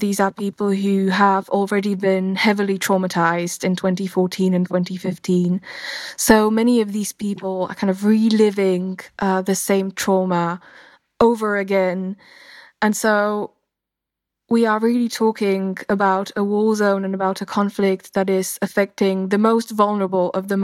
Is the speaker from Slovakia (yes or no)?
yes; Slovakia; a border town called Uzhgorod, which is very close to the border with my home country, Slovakia.